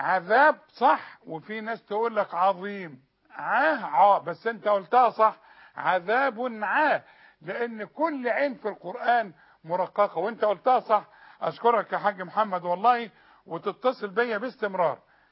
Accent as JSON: {"language": "Arabic", "region": "Sharqia Governorate", "country": "Egypt", "said": "انا من الشرقيه، انت عارف الكلام. انت عارف ان انا من الشرقيه."}